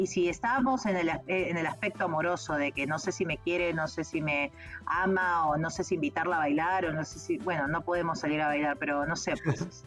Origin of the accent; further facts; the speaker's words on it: Peru; yo soy peruana